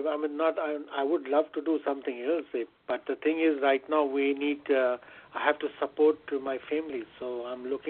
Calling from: Connecticut, United States; I'm calling from Connecticut.

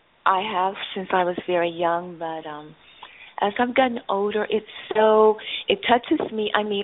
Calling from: California, United States; I'm calling from California.

